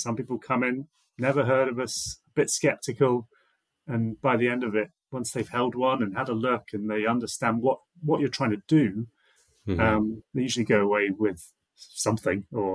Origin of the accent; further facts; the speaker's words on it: South West England, United Kingdom; I grew up in the Cotswold Hills area of England. So, you know, lots of rolling farmland, lots of rights of ways and places to go.